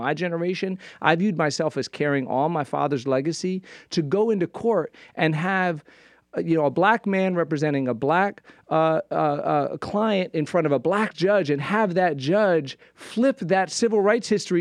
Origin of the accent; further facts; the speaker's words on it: Atlanta, Georgia, United States; And growing up in Atlanta, we had a black police chief, we had a black mayor.